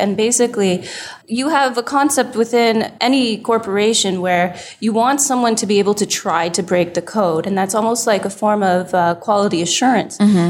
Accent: Toronto, Ontario, Canada; Pretty much, okay. Yeah. Different cities, but pretty much like all within the GTA.

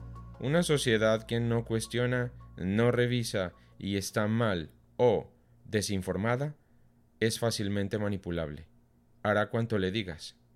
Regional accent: Colombia; en mi país, Colombia, 3 personas controlan la información que fluye por prensa, televisión, radio y portales de Internet asociados.

